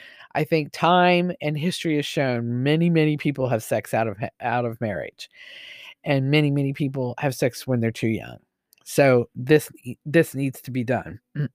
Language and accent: English; Mexico; In my case, I come from Mexico. It's taboo for kids to talk to their parents about these topics, which, you know, widely Catholic country, right?